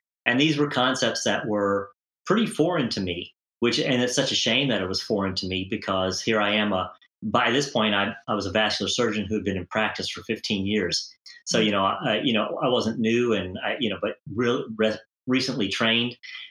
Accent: United States; growing up in the United States, it was eat protein, protein, protein.

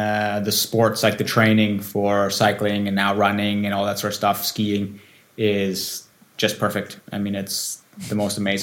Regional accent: Canada; born there; I was born in Canada, but both my parents are German. So they immigrated into Canada in the 70s. So I actually have a dual citizenship. So I have a German passport

